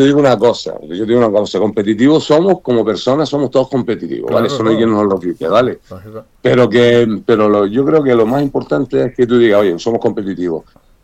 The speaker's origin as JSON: {"language": "Spanish", "region": "Canary Islands", "country": "Spain", "said": "Con mucho orgullo de decir que somos canarios, ¿no? A donde quiera que vayamos."}